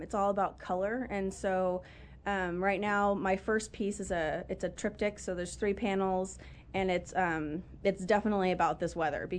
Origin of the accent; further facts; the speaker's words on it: California, United States; because I'm from California, and so Texas is a very different area. I've spent some time here. My husband's from here.